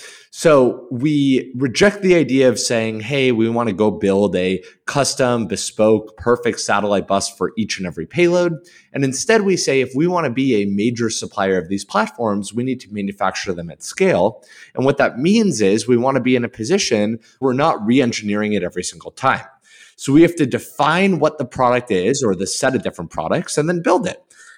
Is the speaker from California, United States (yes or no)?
yes; Los Angeles, California, United States; So I grew up here in Los Angeles.